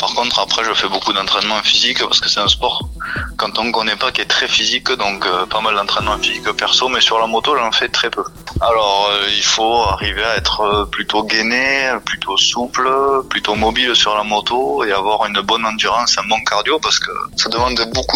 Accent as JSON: {"language": "French", "region": "Occitanie", "country": "France", "said": "je viens du Gers, j'ai 32 ans"}